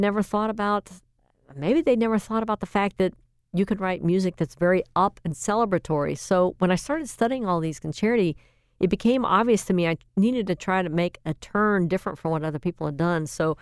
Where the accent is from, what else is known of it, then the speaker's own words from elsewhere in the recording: Atlanta, Georgia, United States; I think also growing up in Atlanta, the daughter of a gentleman who was an artist who was always doing experimental films